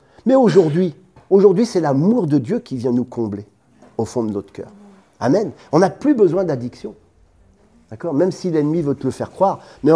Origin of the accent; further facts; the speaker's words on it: Normandy, France; Oui, parce que chez nous, je suis bien de Normandie, on fait le calva.